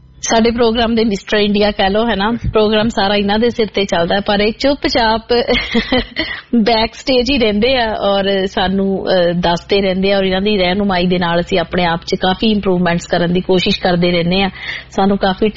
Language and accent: Punjabi; Punjab, India; moved away; ਅਸੀਂ ਤੇ ਚਲੋ ਪੰਜਾਬ ਤੋਂ ਬਾਹਰ ਬੈਠੇ ਹੋਏ ਆ ਹਨਾ